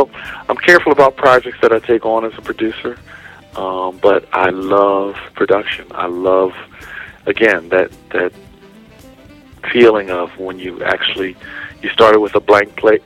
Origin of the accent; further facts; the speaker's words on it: Philadelphia, Pennsylvania, United States; You know, growing up in Philly, man, we had such a great, great period of time musically